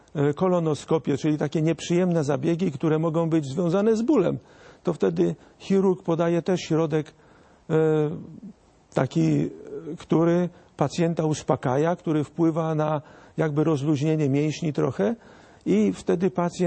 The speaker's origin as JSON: {"language": "Polish", "town": "Łódź", "region": "Łódź Voivodeship", "country": "Poland", "tie": "born there", "said": "bo ja w Łodzi się urodziłem"}